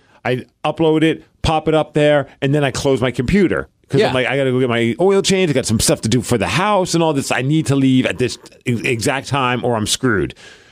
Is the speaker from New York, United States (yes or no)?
yes; Brooklyn, New York, United States; That was, like, that was the era that I grew up in Bed-Stuy, right? So I've only known it as that.